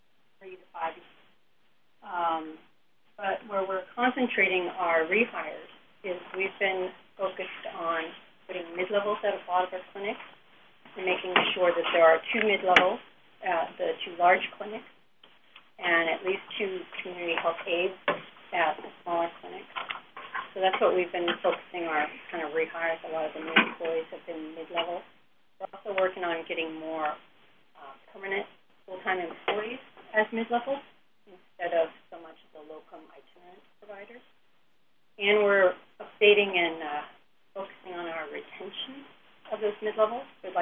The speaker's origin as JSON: {"language": "English", "region": "Alaska", "country": "United States", "tie": "born or raised there", "said": "I grew up in Alaska. I'm from Alaska. I went to high school and college here."}